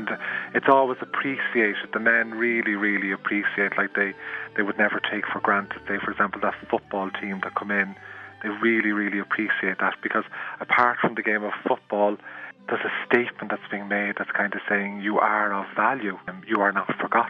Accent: Dublin, Leinster, Ireland; but I'm from Dublin myself

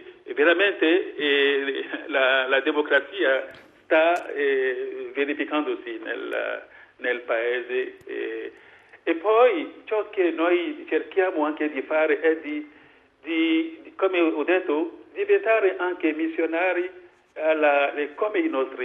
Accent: Benin; E ciò che io auguro per il mio paese è di fare ancora il suo cuore largo, larghissimo

